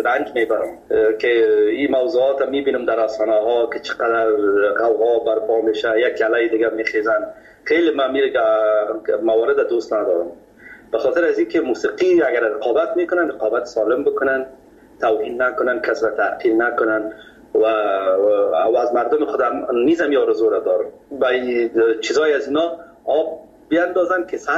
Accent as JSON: {"language": "Persian", "region": "Kabul", "country": "Afghanistan", "tie": "born or raised there", "said": "در فامیل که ما بزرگ شدیم، ما از مردم خود کابل هستیم، از شهر کونه کابل."}